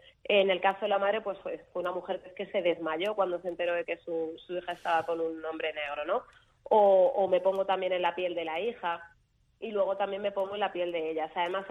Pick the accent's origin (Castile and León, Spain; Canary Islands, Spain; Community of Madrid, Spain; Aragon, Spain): Community of Madrid, Spain; Alcorcón; Yo en realidad vivía en Alcorcón, que es el pueblo que está al lado, que es el extrarradio de Madrid.